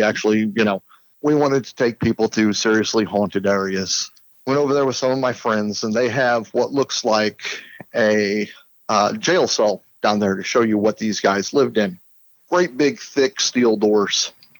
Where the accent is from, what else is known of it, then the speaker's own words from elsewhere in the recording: Alton, Illinois, United States; We used to work in Alton, Illinois. That was my hometown.